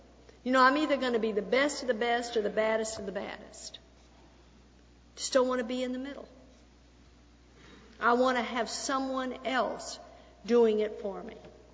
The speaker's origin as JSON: {"language": "English", "region": "Texas", "country": "United States", "tie": "born or raised there", "said": "I was born and raised in Texas, and we puff up."}